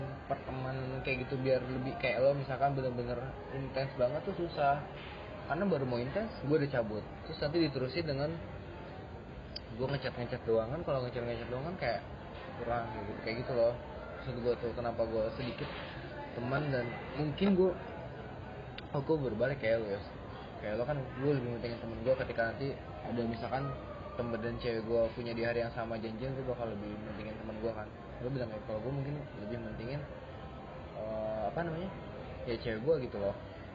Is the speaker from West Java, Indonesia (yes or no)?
yes; Cikampek, West Java, Indonesia; also born or lived in Makassar; gue pindah kan ke Cikampek. Jadi otomatis temen SD gue tuh dari SD tuh di Cikampek sampai SMA, ya kan.